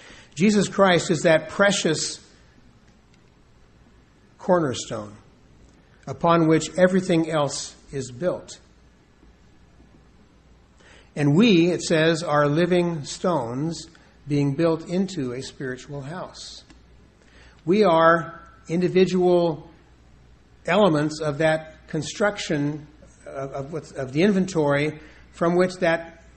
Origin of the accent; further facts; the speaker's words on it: West Coast, United States; We're all from someplace else. I grew up out in the West Coast, and I've lived in several different cities, my wife and I, different cities and communities along the way.